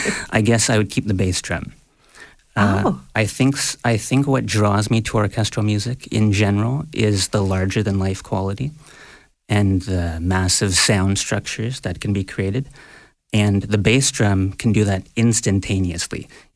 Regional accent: Toronto, Ontario, Canada; Oh, here in Scarborough, in Toronto, yeah.

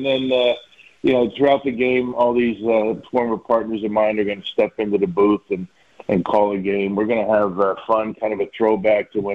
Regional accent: New Jersey, United States; moved away as an adult; now in Wisconsin, United States; I grew up in New Jersey, but got drafted by the Brewers, and since 1994, I've owned a house here. And I consider myself a Wisconsinite.

